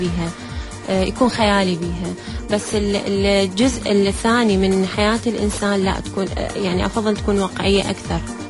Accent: Iraq; بينما إحنا كعراقيين الخطوط مالتنا تشتتت، طرقنا ضاعت

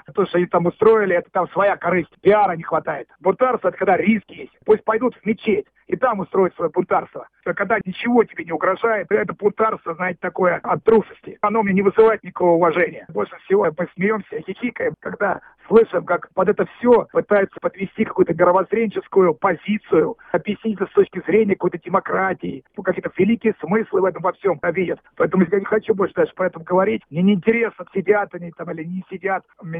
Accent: Sevastopol, Ukraine; Я родился на Украине, я все свои действия провел в Севастополе.

